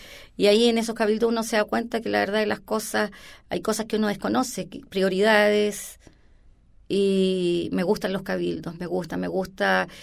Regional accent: San Joaquín, Santiago Metropolitan, Chile; also born or lived in San Miguel; yo nací en San Joaquín. Yo he vivido toda la vida en San Joaquín. Nací en San Miguel, ¿ya? Y después fuimos a San Joaquín, claro.

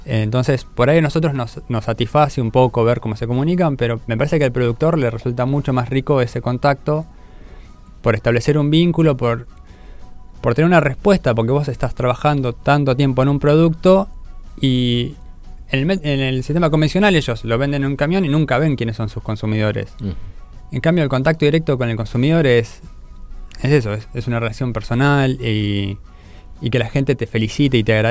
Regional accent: El Bolsón, Río Negro, Argentina; Nací en el Bolsón, sí, nacido y criado en el Bolsón.

